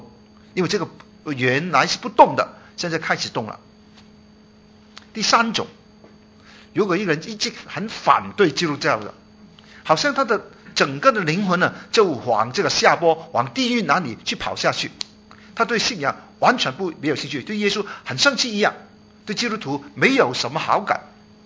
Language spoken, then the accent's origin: Chinese; Chaozhou, Guangdong, China; 我是潮州人啊，我是潮州人，我不知道我们当中有没有潮州人啊